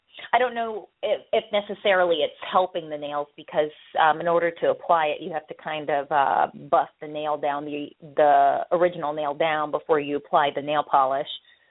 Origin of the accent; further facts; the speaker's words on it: Florida, United States; I'm from Florida.